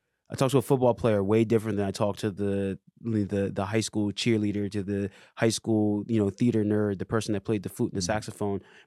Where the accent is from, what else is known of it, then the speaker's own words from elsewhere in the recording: Morristown, New Jersey, United States; Like, I grew up in Morristown, New Jersey.